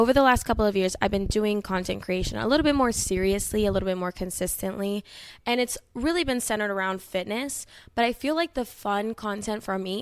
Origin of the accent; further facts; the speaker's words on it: Florida, United States; I grew up in South Florida.